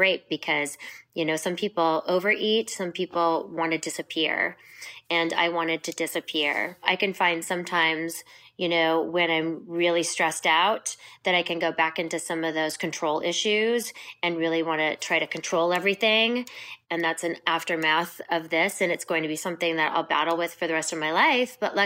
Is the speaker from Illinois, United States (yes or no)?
no; Alaska, United States; I grew up in Alaska in a little tiny town in the middle of nowhere.